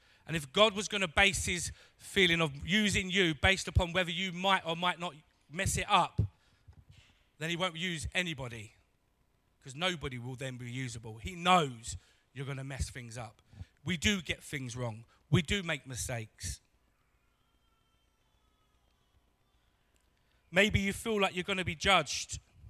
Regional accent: London, United Kingdom; I'm hard. I'm a Londoner.

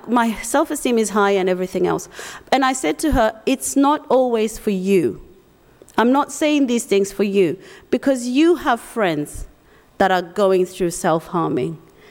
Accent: Zimbabwe; she's my country woman. We're both from Zimbabwe.

